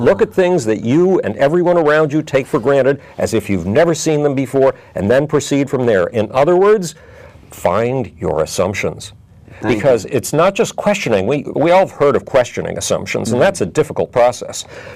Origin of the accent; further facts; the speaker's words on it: Buffalo, New York, United States; Yes, I grew up in Buffalo.